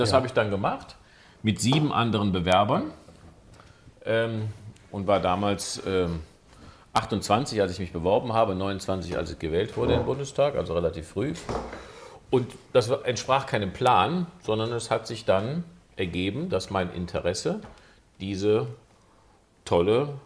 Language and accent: German; Rheinbach, North Rhine-Westphalia, Germany; Ich komme aus einer von der Flut betroffenen Region, in meinem Wahlkreis, zwar eine Stadt, meine Heimatstadt Rheinbach